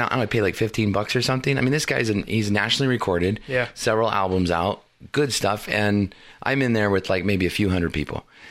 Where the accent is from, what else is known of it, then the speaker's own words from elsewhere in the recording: Indiana, United States; because I grew up in Indiana, near Indianapolis, where Will just came back from.